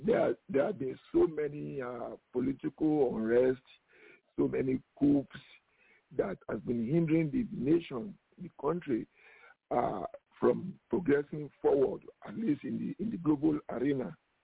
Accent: Nigeria; now in United States; yes, I'm from there, I'm from Nigeria.

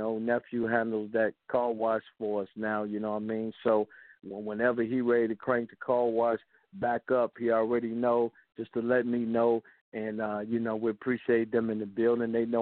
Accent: Detroit, Michigan, United States; So me and we come from Detroit together

